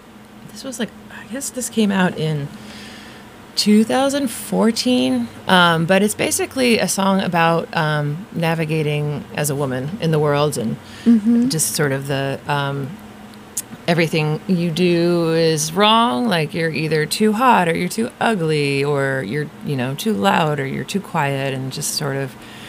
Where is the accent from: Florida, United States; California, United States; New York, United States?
New York, United States; now in Somerville, United States; Yeah, I grew up in New York and then moved to Somerville in 2001.